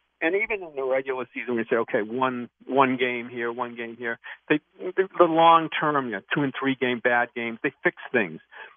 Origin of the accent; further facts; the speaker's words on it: Boston, Massachusetts, United States; and I'm from Boston